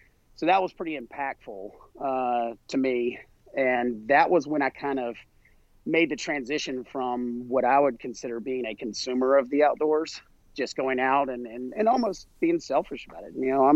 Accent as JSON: {"language": "English", "region": "South Carolina", "country": "United States", "tie": "born or raised there", "said": "I grew up in South Carolina."}